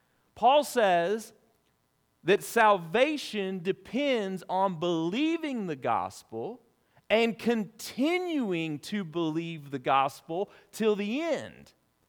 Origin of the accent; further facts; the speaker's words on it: Alabama, United States; I grew up in Bible Belt, the buckle of it, I say, South Alabama.